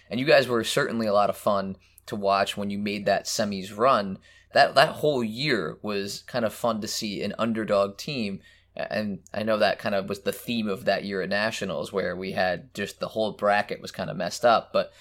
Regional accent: New Jersey, United States; I'm from New Jersey originally.

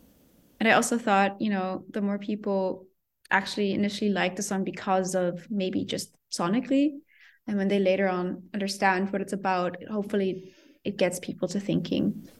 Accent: Germany; English is a second language; translate the references that I grew up with in Germany or wherever

